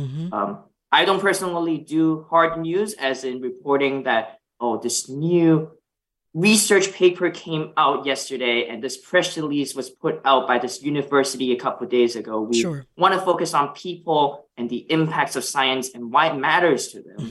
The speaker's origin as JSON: {"language": "English", "country": "Hong Kong", "tie": "born or raised there", "first_language": "Cantonese", "second_language": "English", "moved": "as an adult", "lives_now": "United States", "said": "I started the Xylem approximately 5 years ago, when I moved from Hong Kong, where I grew up, to the U.S. to start college. My first language is Cantonese Chinese"}